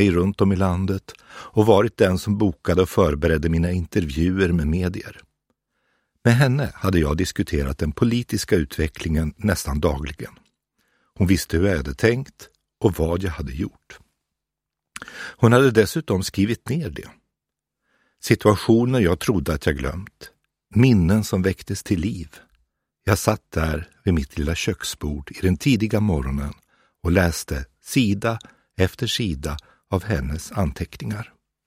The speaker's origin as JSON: {"language": "Swedish", "town": "Vänersborg", "region": "Västra Götaland County", "country": "Sweden", "tie": "born or raised there", "said": "De som jag så ofta åkte förbi när jag växte upp i Vänersborg"}